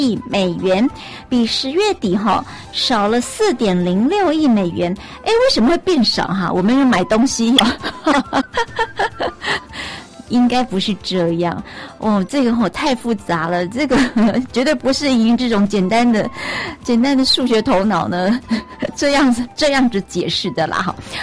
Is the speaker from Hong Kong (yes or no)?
no; Taiwan; 我们台湾人